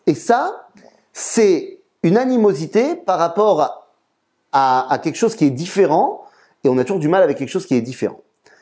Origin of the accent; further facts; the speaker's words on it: Metz, Grand Est, France; J'ai grandi à Metz.